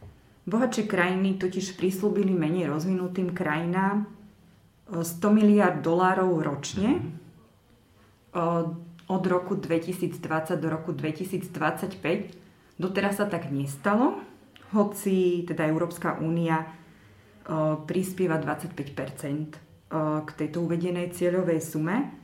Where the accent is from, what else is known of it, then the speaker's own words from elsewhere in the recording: western Slovakia, Slovakia; Ja pochádzam zo západného Slovenska